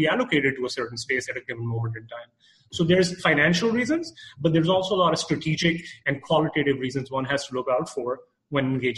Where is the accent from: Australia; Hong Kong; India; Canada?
Canada; now in United States; because I'm from Canada, so we've got a lot of that. So when I was coming to the U.S. 3 years ago